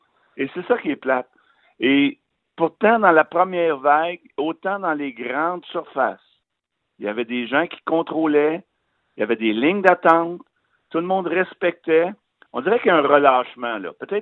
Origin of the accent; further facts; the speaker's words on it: Quebec, Canada; C'est pas à cause qu'on est Québécois qu'on veut pas respecter ça.